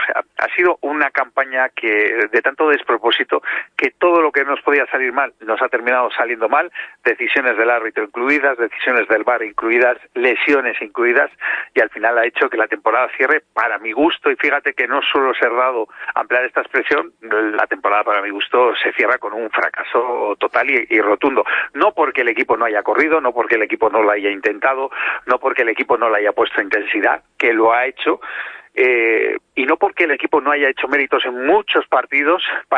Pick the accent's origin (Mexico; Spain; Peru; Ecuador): Spain; Basque Country; porque somos vascos y tenemos que echarle cojones